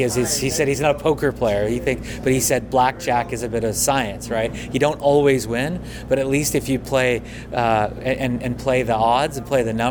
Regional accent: Canada; I'm from Canada

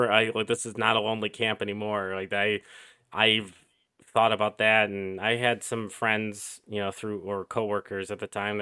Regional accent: Tampa, Florida, United States; I grew up in Tampa.

